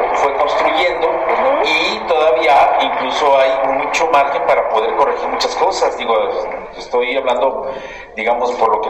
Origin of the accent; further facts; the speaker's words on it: Aguascalientes, Mexico; Soy de Aguascalientes, estoy muy orgulloso, nací en el barrio de Triana